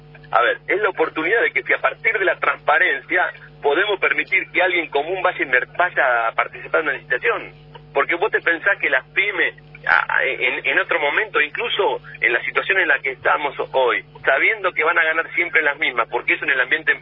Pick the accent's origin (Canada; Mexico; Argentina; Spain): Argentina; Tres Arroyos, Buenos Aires Province; En mi pueblo, en Tres Arroyos, lo hace el consorcio pavimentador muchas veces, que es una cooperativa de vecinos.